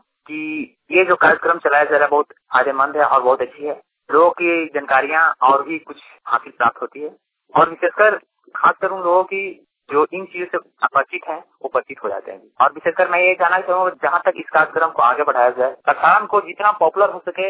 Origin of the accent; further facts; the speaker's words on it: Khajra, Bihar, India; मेरा घर खजरा डिस्ट्रिक्ट गया बिहार का रहने वाला हूँ।